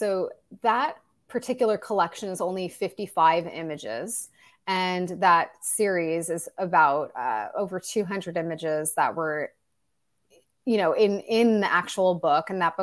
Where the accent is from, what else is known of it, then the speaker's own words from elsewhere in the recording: New York, United States; Like, I'm from New York, like, please, we're going to get in a fight.